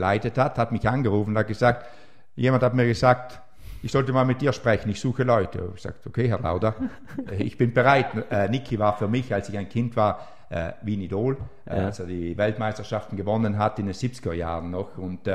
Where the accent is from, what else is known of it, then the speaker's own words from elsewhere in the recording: South Tyrol, Italy; Ich glaube, das kann man als Südtiroler sagen, wir sind sehr bodenständig